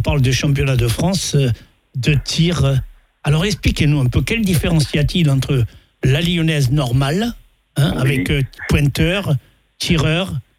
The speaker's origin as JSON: {"language": "French", "country": "Algeria", "said": "Non, je suis d'Algérie."}